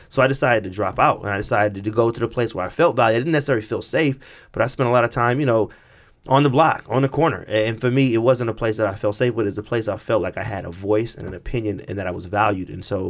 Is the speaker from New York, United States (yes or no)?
no; San Francisco, California, United States; so I grew up in San Francisco in the Lakeview District, more of the western side of San Francisco, historically black neighborhood.